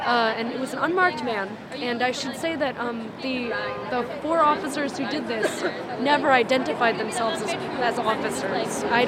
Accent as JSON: {"language": "English", "town": "Washington", "region": "District of Columbia", "country": "United States", "said": "from Washington, D.C."}